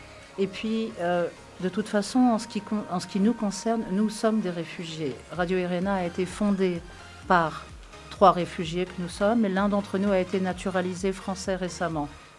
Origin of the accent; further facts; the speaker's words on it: Eritrea; now in France; Moi, je me suis échappée, je me suis enfuie d'Érythrée. Donc, je ne peux pas retourner dans mon pays d'origine.